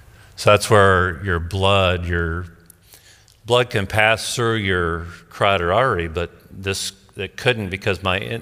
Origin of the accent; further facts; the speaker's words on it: Harlan, Indiana, United States; I was born and raised in Harlan, Indiana.